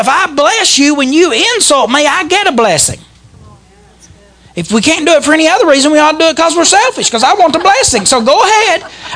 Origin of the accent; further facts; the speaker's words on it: West Virginia, United States; I grew up in Mingo County, Hatfields and McCoys. The whole history of the place is killing somebody over something.